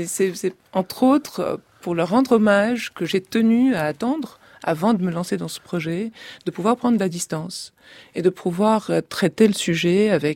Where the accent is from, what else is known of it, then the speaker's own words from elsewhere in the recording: Lebanon; Oui, alors l'accent peut-être pas, mais les intonations certainement.